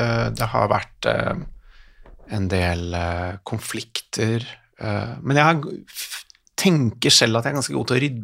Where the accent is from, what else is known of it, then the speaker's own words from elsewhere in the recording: Oslo, Norway; Jeg er født og oppvokst i Ullevål Hageby-området.